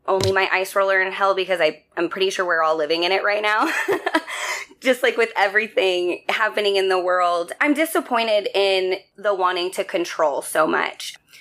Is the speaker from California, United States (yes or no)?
no; Fort Worth, Texas, United States; I'm from Fort Worth, Texas. I grew up in a really kind of sheltered environment school-wise.